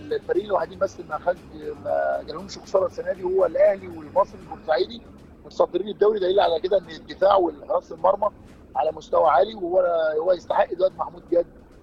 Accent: Egypt; عشان احنا ما عندناش في مصر حراس مرمى محترفين

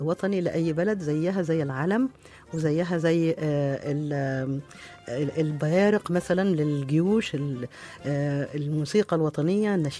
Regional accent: Egypt; born there; إن أنا مثلا مولودة في مصر أعرف نهر النيل والصحراء هنا

